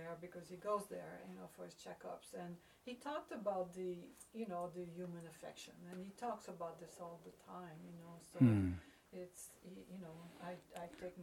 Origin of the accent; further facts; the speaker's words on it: Canada; No, I came from French Canadian of the old school